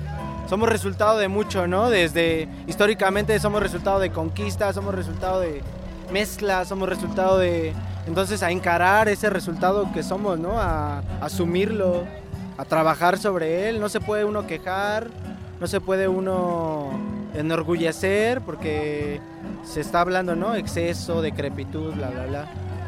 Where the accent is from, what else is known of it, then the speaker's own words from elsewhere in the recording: San Miguel Ajusco, Mexico City, Mexico; yo soy orgullosamente de San Miguel Ajusco.